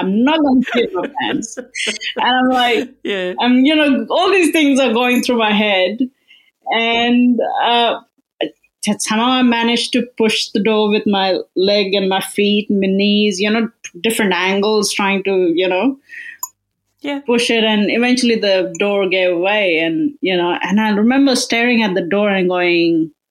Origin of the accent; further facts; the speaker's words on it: Melbourne, Victoria, Australia; I'm from Melbourne.